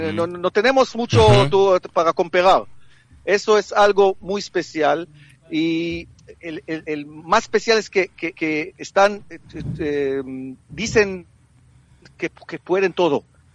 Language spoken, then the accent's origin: Spanish; Israel; born there; Spanish is a second language; nací en Israel, estuve aquí cuando tenía 6 años para visitar a mi abuelo